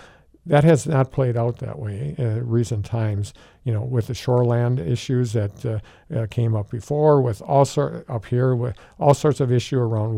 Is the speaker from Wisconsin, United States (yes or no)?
yes; Plymouth, Wisconsin, United States; I was born and raised in Plymouth, which, in case your listeners didn't know, that's the cheese capital of the world.